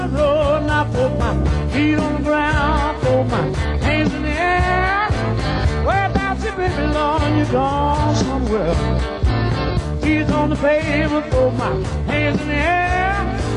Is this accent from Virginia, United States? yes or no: no; Alabama, United States; You know, I'm from Alabama, and I can't get it out of my system.